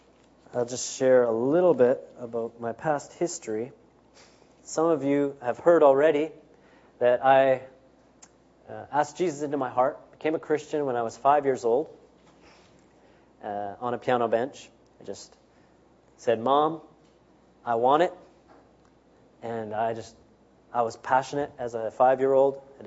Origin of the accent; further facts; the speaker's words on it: British Columbia, Canada; I'm from Canada, mainly BC, British Columbia. Small town, 5,000 people.